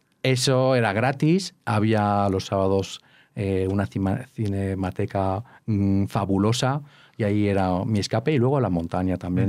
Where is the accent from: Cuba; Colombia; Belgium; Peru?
Belgium; Brussels; also born or lived in Bilbao, Spain; Bruselas. Yo estaba en Bruselas, he crecido en Bruselas.